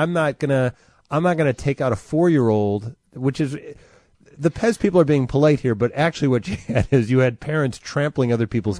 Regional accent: Oak Forest, Illinois, United States; now in Evanston, United States; where I grew up in Oak Forest, we had a 4th of July parade every year. Actually, they do where I live now in Evanston, too.

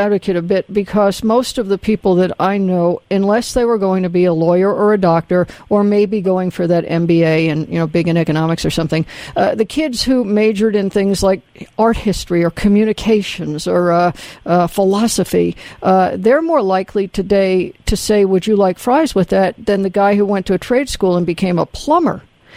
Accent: the South, United States; I grew up in the South in the 60s, and they said, no, you're a girl.

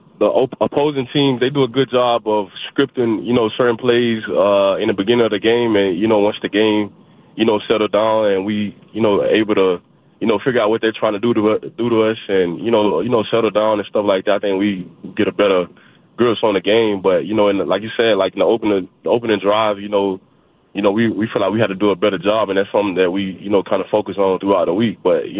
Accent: Alabama, United States; Yeah, I mean, I think just me growing up in Alabama, you know, this week right here is huge in the state of Alabama

